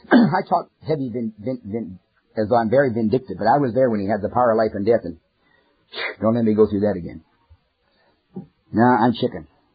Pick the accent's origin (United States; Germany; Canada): Canada; born there; I'm a Canadian by birth.